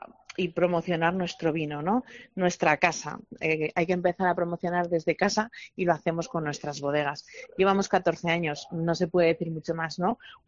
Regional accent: Alfaro, La Rioja, Spain; el vino alfareño primero porque soy muy alfareña.

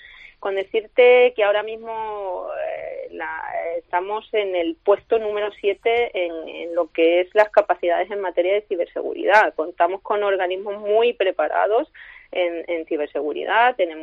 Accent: Ceuta, Spain; born there; now in Málaga, Spain; Soy ceutí, caballa de nacimiento eventual, pero malagueña de adopción, y quiero esta ciudad como la que más.

